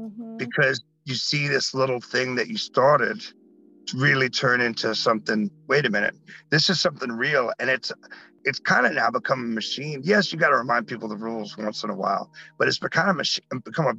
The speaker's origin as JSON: {"language": "English", "region": "New York", "country": "United States", "tie": "born or raised there", "said": "I was a new wave kid growing up in New York"}